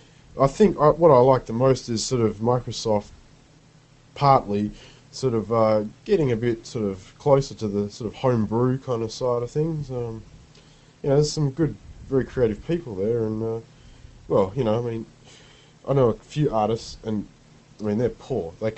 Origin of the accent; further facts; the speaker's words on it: Australia; Close enough to a couple, I'm Australian.